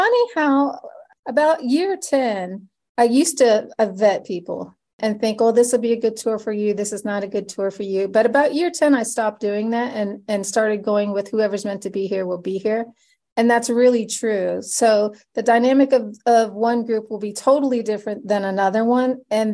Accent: Ohio, United States; So even I'm from the Midwest, I'm from Ohio.

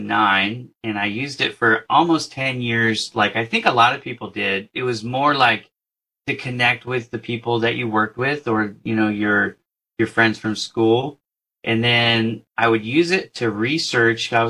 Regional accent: Las Vegas, Nevada, United States; also born or lived in San Francisco Bay Area; My wife and I are from the Bay Area and I grew up in Las Vegas.

